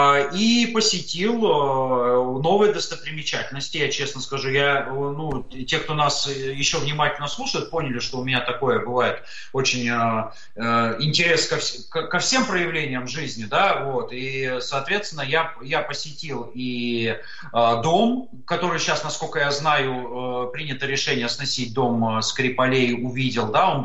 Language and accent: Russian; Russia; И он меня, естественно, понял, что у меня там акцент, и спрашивает, откуда ты? Я говорю, русский.